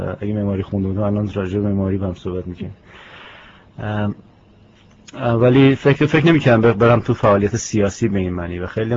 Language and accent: Persian; Tehran, Tehran Province, Iran; born there; من تهران متولد شدم. سال 1330 در خرداد 30 در تهران متولد شدم. الان میشه به زودی میشه 50 سالم.